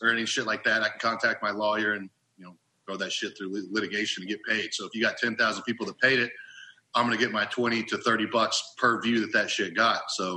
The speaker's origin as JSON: {"language": "English", "region": "Oklahoma", "country": "United States", "said": "Like, come on, I'm from Oklahoma."}